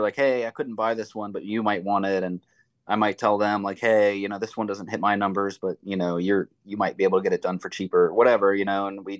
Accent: Maryland, United States; I'm from Maryland originally, and there was a lot of competition up there.

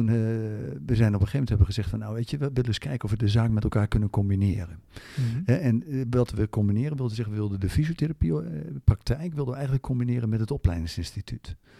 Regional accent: Hoevelaken, Gelderland, Netherlands; Nou, ik ben 54 jaar jong, om zo te zeggen. Ik kom van oorsprong, ik ben geboren en getogen in Hoevelaken. Klein plaatsje in Amersfoort

